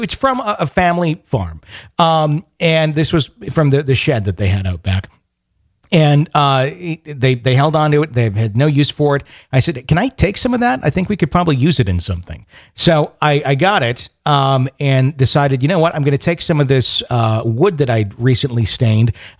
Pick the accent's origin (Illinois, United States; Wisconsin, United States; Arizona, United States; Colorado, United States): Wisconsin, United States; But being from Wisconsin, it was kind of neat because I'm from Wisconsin.